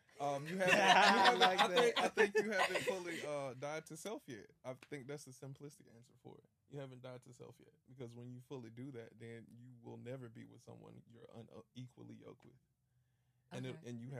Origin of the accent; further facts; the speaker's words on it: Atlanta, Georgia, United States; I'm originally from Atlanta. I'm 30.